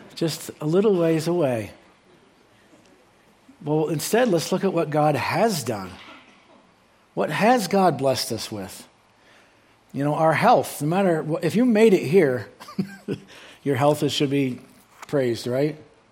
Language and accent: English; Maine, United States; I'm from Maine. Okay, it's green. It's beautiful.